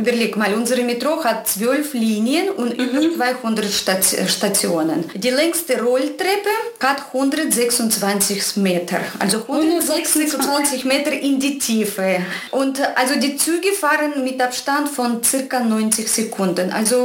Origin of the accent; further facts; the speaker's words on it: Moscow, Russia; German is a second language; Ja, also ich kam aus der Kälte, ich kam aus Russland und meine Heimatstadt heißt Moskau.